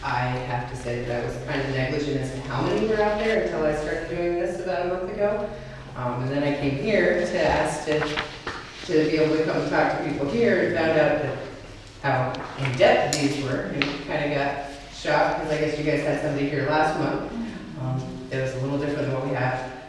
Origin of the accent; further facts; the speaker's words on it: Ellenburg, New York, United States; I'm Delaware. We're from Ellenburg.